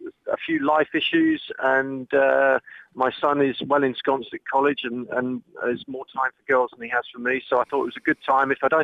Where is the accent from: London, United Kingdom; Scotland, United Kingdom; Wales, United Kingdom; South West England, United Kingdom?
South West England, United Kingdom; Swindon; then back to my hometown in Swindon